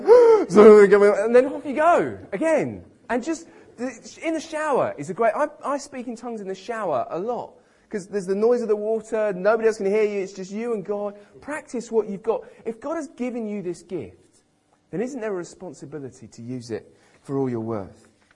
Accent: United Kingdom; So I don't speak very many foreign languages at all. I'm typically British.

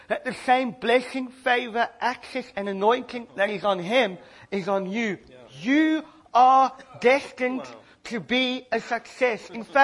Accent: South Africa; I come from South Africa, and there are many cultural issues that we have to face and work through

